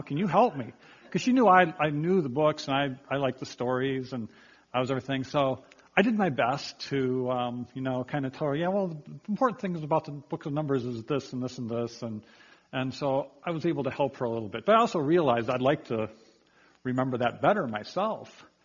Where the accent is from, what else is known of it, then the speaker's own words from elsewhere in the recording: Chicago, Illinois, United States; My wife and Gail and I moved here 16 years ago to Lancaster County, and I was originally from the Chicago area